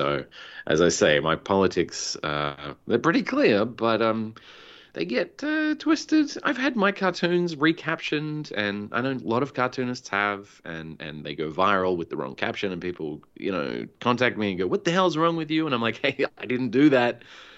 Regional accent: Australia; moved away as an adult; now in New York, United States; And I moved here. I'm from Australia, obviously

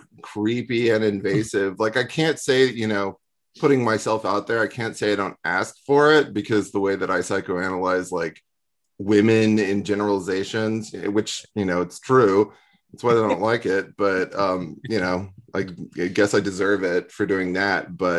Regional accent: Austin, Texas, United States; Yeah, I'm from Austin.

